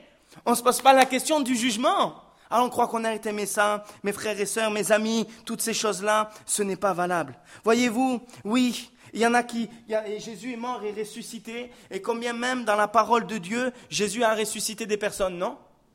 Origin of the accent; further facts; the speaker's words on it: Réunion; Moi, je viens de l'île de la Réunion, je peux vous dire qu'il y a des endroits, c'est des paradis sur terre.